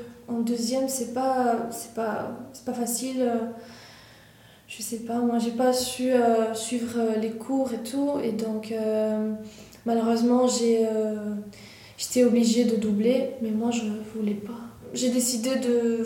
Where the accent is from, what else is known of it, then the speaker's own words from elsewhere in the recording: Morocco; French is a second language; also born or lived in Spain; mes parents sont marocains. Moi, je suis née en Espagne, mais à la base, je suis marocaine.